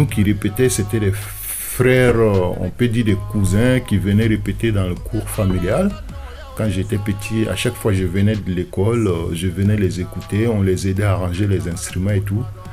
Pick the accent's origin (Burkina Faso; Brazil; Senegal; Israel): Burkina Faso; now in France; Je suis burkinabé français. Je suis d'origine burkinabé et français parce que je vis maintenant en France et j'ai la nationalité française. Donc j'ai quitté l'Afrique et maintenant je suis en France. Ma vie est en France.